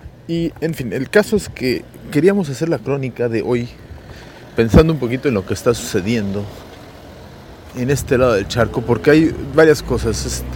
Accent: Mexico; Yo, como buen mexicano, se hace frío y me pongo una chamarra sin darme cuenta que teníamos calefacción

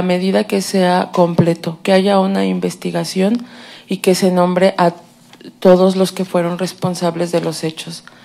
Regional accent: Mexico

